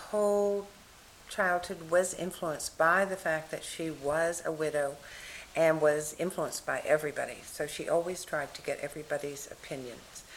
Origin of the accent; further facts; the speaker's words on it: Pittsfield, Massachusetts, United States; born there; also born or lived in Bronxville, New York; I was born in 1934 in June in Pittsfield, Massachusetts.